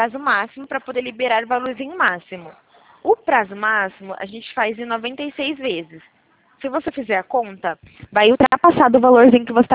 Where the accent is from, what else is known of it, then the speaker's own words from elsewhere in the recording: São Paulo, Brazil; eu sou de interior de São Paulo.